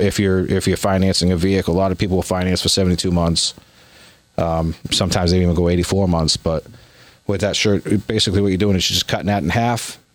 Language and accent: English; Florida, United States; And we came up here. We made a decision. We're from Florida.